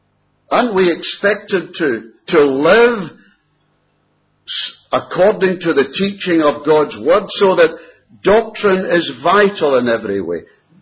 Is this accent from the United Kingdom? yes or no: yes; Scotland, United Kingdom; being Scottish, well, we thought we'd get the best buy.